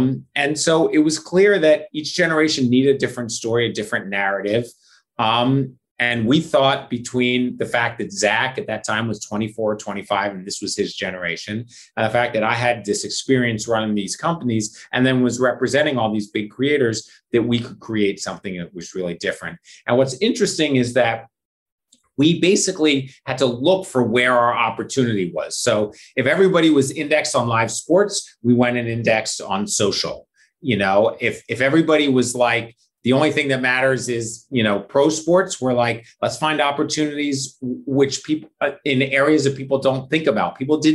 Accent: Philadelphia, Pennsylvania, United States; And I grew up in Philadelphia. Like, you didn't have a choice. You were an Eagles fan, or like your neighbor would beat you up.

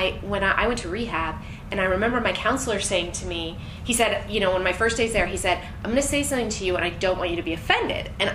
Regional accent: California, United States; I was raised Jewish. Spirituality was not something, even though I grew up in Marin County, it's kind of like they're into that thing.

